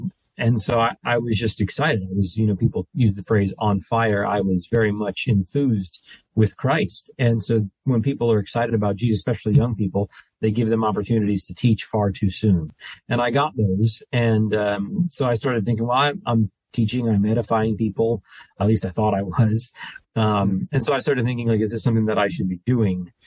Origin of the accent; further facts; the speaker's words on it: New Jersey, United States; Back, I'm from New Jersey. So I went to Rutgers University to be a foreign language teacher.